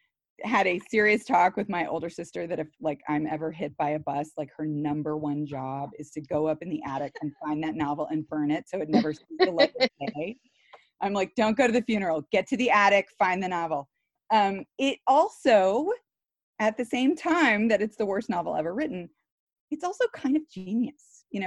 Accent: Texas, United States; I'm from Texas, but I went to Vassar College in Poughkeepsie.

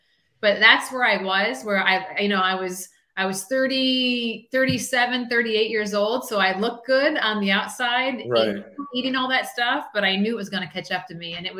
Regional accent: Midwest, United States; I, you know, growing up in the Midwest, I was seeing money that I had never seen before.

